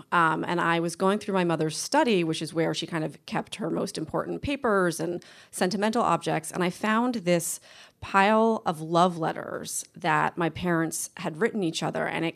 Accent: Boston, Massachusetts, United States; which is the home I grew up in Boston.

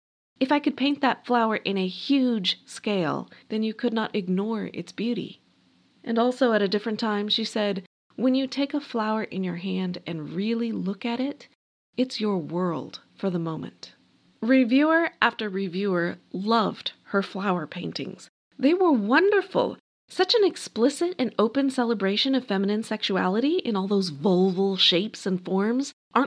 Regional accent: New Mexico, United States; The fact that I'm from New Mexico is not in any way relevant to that entirely unbiased, sober assessment.

